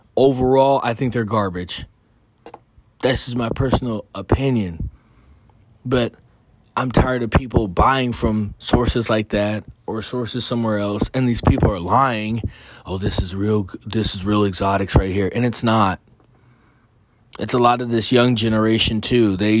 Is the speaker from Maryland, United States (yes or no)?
no; California, United States; Like I said, I'm from the state of California.